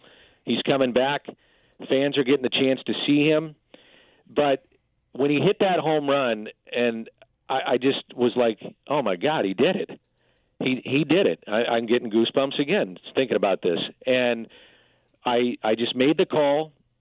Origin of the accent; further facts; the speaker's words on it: St. Louis, Missouri, United States; And we grew up in South St. Louis, didn't have a lot of money